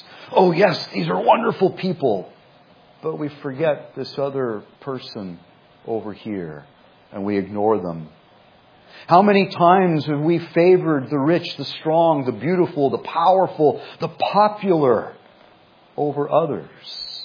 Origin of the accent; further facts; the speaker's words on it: Los Angeles, California, United States; I was from Los Angeles.